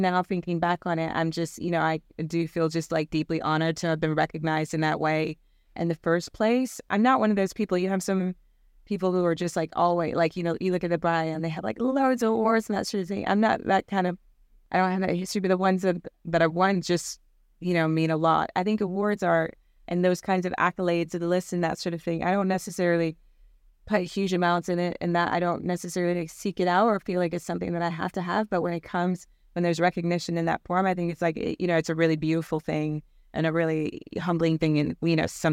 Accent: the South, United States; So for me, growing up in the South, where there was definitely that sense of, you know, the legacy of the brown paper bag rule

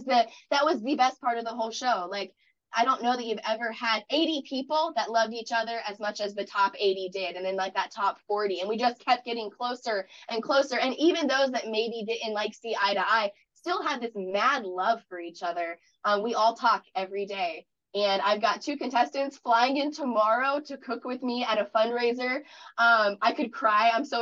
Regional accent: Alaska, United States; I'm supposed to use the king crab. I'm from Alaska.

